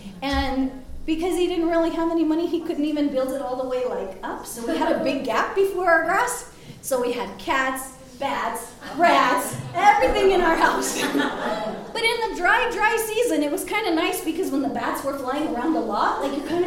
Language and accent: English; United States; And I came back to America, and I was like, this isn't fair. Just because I'm an American, I get to be safe?